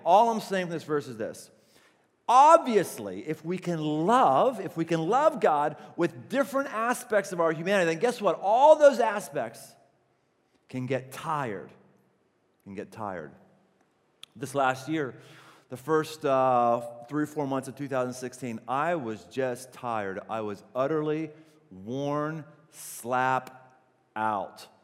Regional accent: Pittsburgh, Pennsylvania, United States; I come from Pittsburgh, and Pittsburgh is a place that was built on the steel mill.

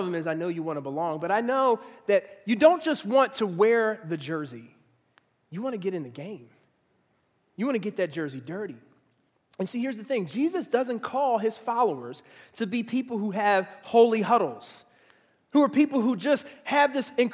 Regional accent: Philadelphia, Pennsylvania, United States; I'm originally from Philadelphia, so I have to put Rocky on the list.

